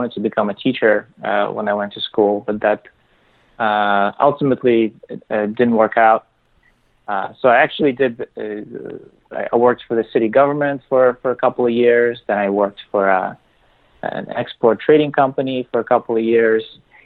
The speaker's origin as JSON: {"language": "English", "country": "Russia", "moved": "yes", "lives_now": "United States", "said": "As some can probably tell by my name, I'm from Russia. Originally, I've been in the United States since 1999, 2000."}